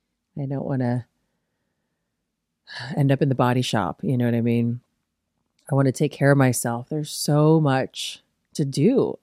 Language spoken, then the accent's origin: English; Midwest, United States; And I guess I'm just like from the Midwest, so I'm never going to try to impress somebody with my knowledge.